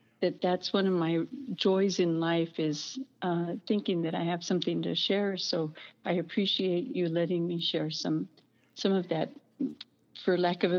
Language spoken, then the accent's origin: English; El Paso, Texas, United States; so I was born and raised in El Paso, and I'd say half of my family spoke Spanish and half spoke English